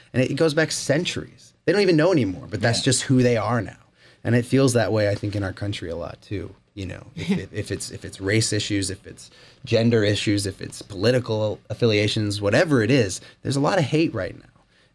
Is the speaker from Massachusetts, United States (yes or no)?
yes; Massachusetts, United States; also born or lived in California / upstate New York; I was born in California, but moved very, very quickly by the time I was 2 years old to Massachusetts, and then moved from there to upstate New York. So I'm an East Coaster